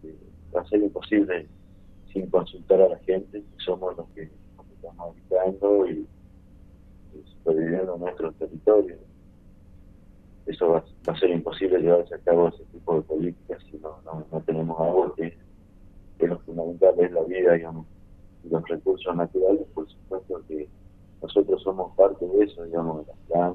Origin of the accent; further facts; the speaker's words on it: Rinconada, Jujuy, Argentina; en la zona de donde yo soy, de Rinconada, había una sequía.